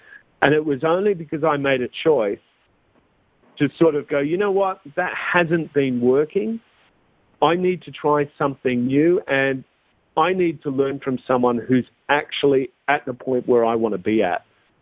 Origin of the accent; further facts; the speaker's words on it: Australia; my wife is British, I'm Australian.